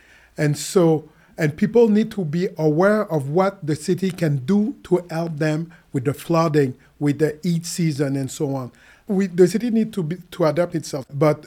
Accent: Montreal, Quebec, Canada; it's born and raised in Montreal, 51 years old, married, two kids. Living in Montreal all of my life

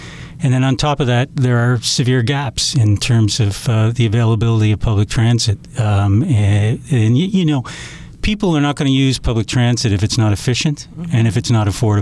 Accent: Halifax, Nova Scotia, Canada; born there; now in Toronto, Canada; I was born in Halifax, living on the ocean.

